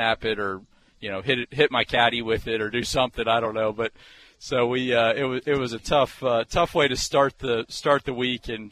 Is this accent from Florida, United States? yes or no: no; Columbus, Ohio, United States; Columbus, Ohio.